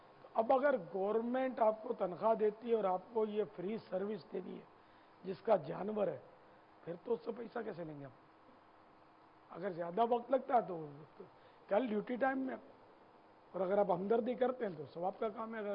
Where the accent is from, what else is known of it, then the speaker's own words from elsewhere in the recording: Karachi, Sindh, Pakistan; born there; نہ سندھی ہوں نہ پنجابی ہوں نہ اردو اسپیکنگ ہوں، باب المدینہ کی پیداوار ہے، پیدائش ہوں. البتہ یوں ہم مہاجر ہیں، ہمارے ماں باپ ہند سے وہ ہجرت کر کے یہاں لٹ کر آئے تھے، یہ یوں ابن مہاجر ہوں.